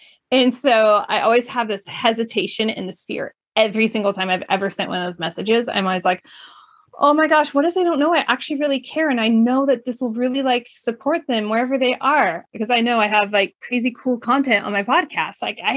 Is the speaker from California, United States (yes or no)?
yes; California, United States; I've told my husband that I need to go live on the East Coast for 6 months to a year because I grew up in California.